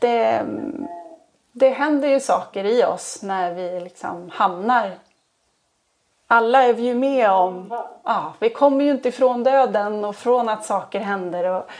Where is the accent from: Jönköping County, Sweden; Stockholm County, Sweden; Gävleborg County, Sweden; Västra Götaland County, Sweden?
Stockholm County, Sweden; Södertälje; mamma har i trappen hemma i Södertälje på mitt liksom barndomshem.